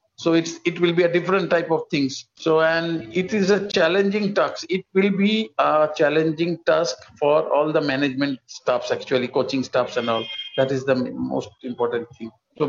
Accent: India; As an Indian, we should be proud of him.

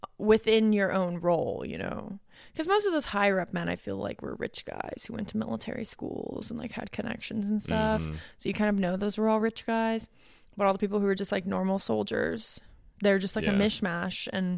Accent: United States; at least being American growing up, I never saw a lot of movies, nor did I ever learn much about the German side of the world

